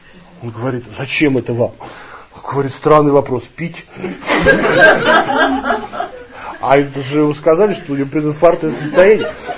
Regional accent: Saint Petersburg, Russia; Я говорю, здравствуйте, вот мы из Петербурга.

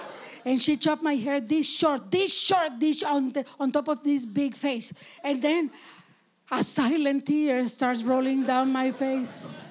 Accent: Canada; Because Canadians don't want to be considered racist or rude. I'm a Canadian, you know

